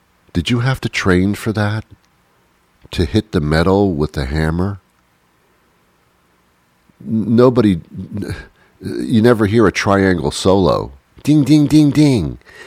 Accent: New York, United States; I don't have an accent. I'm from New York, so that's not going to work here.

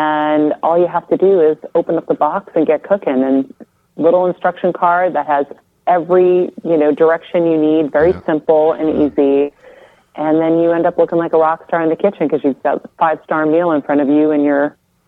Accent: Medford, Massachusetts, United States

